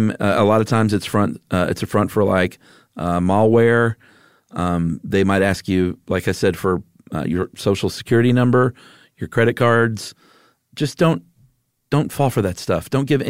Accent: Glasgow, Scotland, United Kingdom; 21, and I'm from Glasgow, Scotland.

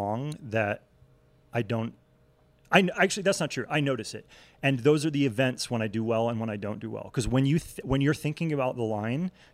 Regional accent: Vermont, United States; also born or lived in Connecticut; Like growing up in New England, right? Like I was born in Connecticut, grew up in Vermont.

